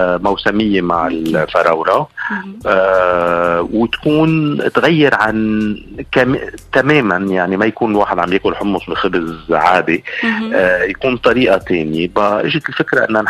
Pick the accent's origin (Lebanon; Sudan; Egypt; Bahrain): Lebanon; لفكرة نذكر فيها إشياء من طفولتنا بلبنان